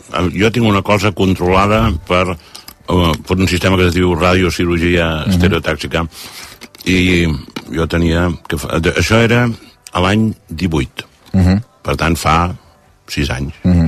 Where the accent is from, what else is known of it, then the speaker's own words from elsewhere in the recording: Puigcerdà, Catalonia, Spain; jo sóc de poble, jo sóc de Puigcerdà, i quan sortia d'escola els meus companys anaven a jugar a futbol